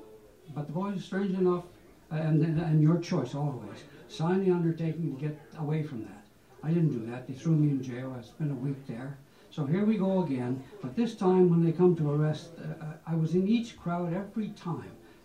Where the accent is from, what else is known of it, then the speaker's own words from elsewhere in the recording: Newfoundland and Labrador, Canada; So, yes, I'm a Labradorian. But not to say I'm not a Newfoundlander, but I'm not. I have relatives from Newfoundland, of course, like we all do. My Aboriginal component has been in Labrador on this continent for thousands of years